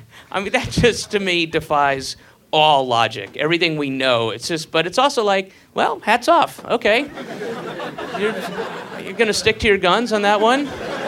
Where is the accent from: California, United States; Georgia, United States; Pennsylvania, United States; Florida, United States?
Georgia, United States; And I grew up in the South, you know, there's a lot of racism there. And I grew up outside of Atlanta and then moved from there to Boston.